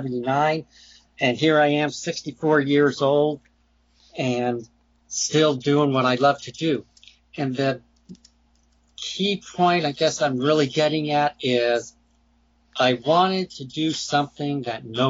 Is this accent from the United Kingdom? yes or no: no; California, United States; As a very young child, growing up in Southern California, okay, Southern California was very different back in the 50s and early 60s.